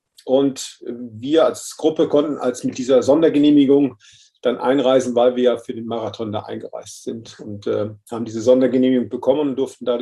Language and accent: German; Münster, North Rhine-Westphalia, Germany; angefangen hat das Ganze in meiner Heimatstadt in Münster.